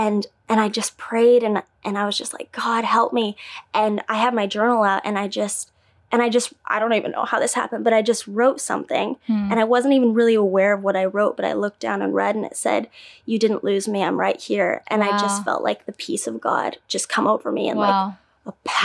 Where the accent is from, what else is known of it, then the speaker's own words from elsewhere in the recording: Indiana, United States; So I grew up in Indiana and my family has always been passionate lovers of Jesus